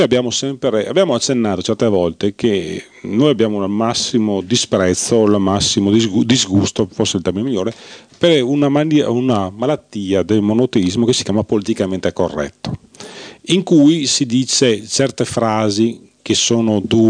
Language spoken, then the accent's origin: Italian; Senegal; Italian is a second language; Per noi senegalesi poi negro ha un significato culturale elevato.